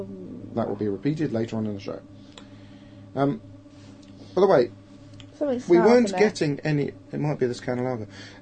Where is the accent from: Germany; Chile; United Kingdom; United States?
United Kingdom; Do we go around being British people saying Americans shouldn't call Thanksgiving as something they celebrate and things like that?